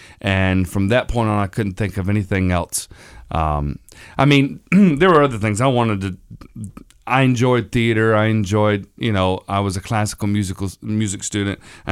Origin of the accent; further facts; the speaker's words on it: Florida, United States; Yes, I grew up in Florida.